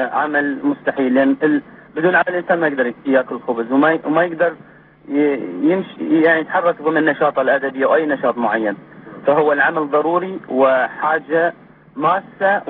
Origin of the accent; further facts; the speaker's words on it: Iraq; now in United States; لأن أنا من طلعت من العراق مو همي أجي أعيش بأمريكا وأسوي فلوس وأدرس وشي،